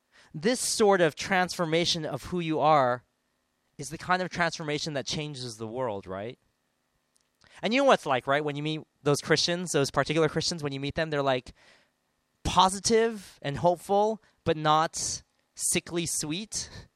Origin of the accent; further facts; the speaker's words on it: San Marino, California, United States; Oh, you know, San Marino was the city I grew up in Los Angeles. In Los Angeles, there's a small San Marino.